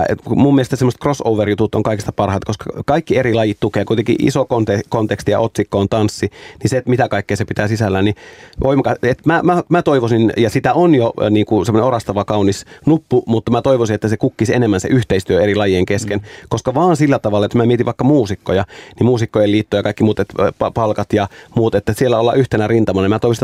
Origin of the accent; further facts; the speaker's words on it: Oulu, North Ostrobothnia, Finland; now in Helsinki, Finland; mä oon oululainen, joka asuu Helsingissä. Että kyllä mä koen, että aina, ja sitten heti kun mainitaan Oulu, niin alkaa mäläkättää sillä niin legiemmi. Mutta että kyllä mä oon oululainen, joka asuu Helsingissä. Ja kuitenkin mä oon nyt, niin kuin mä sanoin, että 18 vuotta ollut täällä